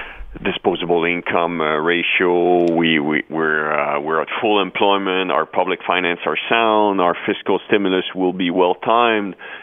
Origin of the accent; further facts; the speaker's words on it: Sainte-Foy, Quebec, Canada; also born or lived in Sept-Îles; No, I grew up in Sainte-Foy.